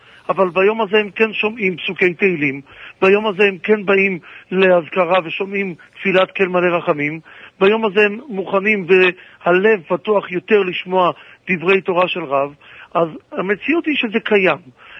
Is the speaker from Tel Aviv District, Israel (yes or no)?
yes; Tel Aviv, Tel Aviv District, Israel; וכילד בתל אביב אני זוכר את עצמי בין הילדים הבודדים שעונים אמן על קדיש של מאות יהודים